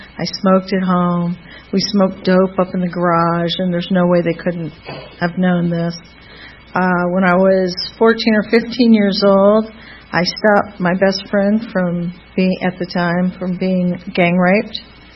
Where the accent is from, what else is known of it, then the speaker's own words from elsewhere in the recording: Toledo, Ohio, United States; born there; So I was born in 1959 in Toledo, Ohio.